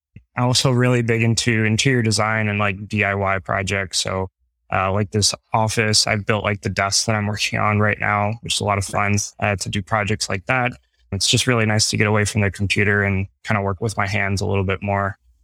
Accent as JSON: {"language": "English", "country": "Puerto Rico", "lives_now": "Nashville, United States", "said": "Currently living in Nashville, Tennessee, and I'm originally from Puerto Rico."}